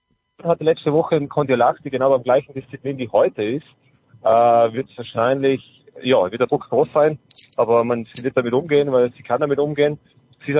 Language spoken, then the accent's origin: German; Austria; wenn wir jetzt als Österreicher den Norweger zuschauen